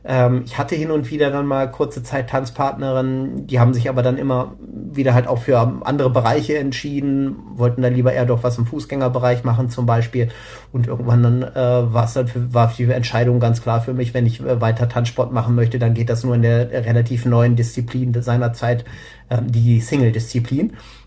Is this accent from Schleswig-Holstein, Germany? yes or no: no; Hanover, Lower Saxony, Germany; zurück in Hannover, ich komme aus Hannover